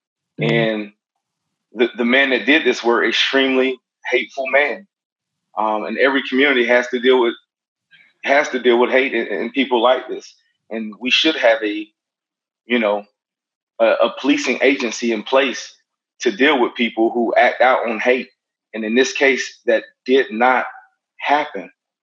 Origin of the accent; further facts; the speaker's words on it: Brunswick, United States; I grew up in Brunswick. I was born and raised in Brunswick.